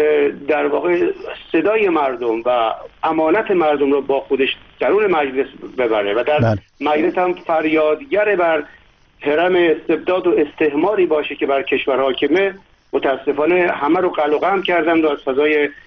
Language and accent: Persian; Iran; به عنوان یک ایرانی